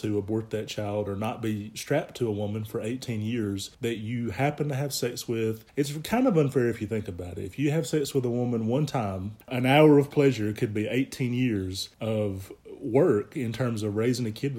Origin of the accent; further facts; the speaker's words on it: Alabama, United States; felt very reminiscent to me of the social conservatives that I grew up with in Alabama.